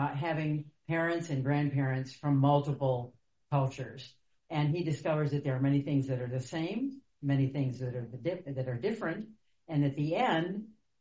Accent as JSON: {"language": "English", "region": "Ohio", "country": "United States", "tie": "born or raised there", "said": "I grew up in Ohio, and I had one set of grandparents I didn't know at all, and they were all from Ohio, and as far back as we knew, they were all from the Midwest."}